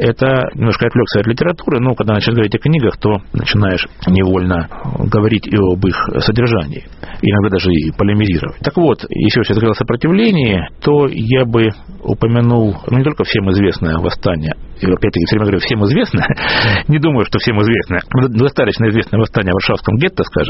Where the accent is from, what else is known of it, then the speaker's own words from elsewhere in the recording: Rostov-on-Don, Rostov Oblast, Russia; мой родной город Ростов-на-Дону